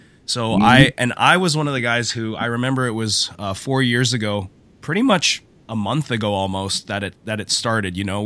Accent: Canada; Around COVID time, that is kind of when my mindset shifted as a Canadian.

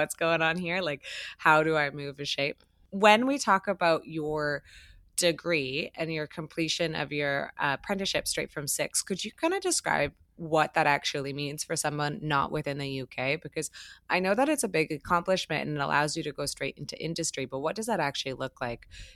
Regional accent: Canada; being like a North American and being a Canadian

